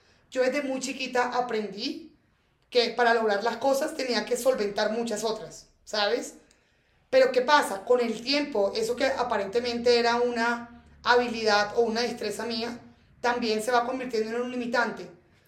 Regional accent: Barranquilla, Atlántico, Colombia; el reto básicamente fue que yo me vine de Barranquilla, mis papás estaban sosteniéndome económicamente, pagando mi universidad.

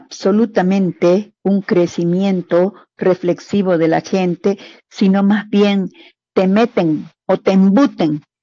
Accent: Bolivia; nos merecemos como sociedad boliviana

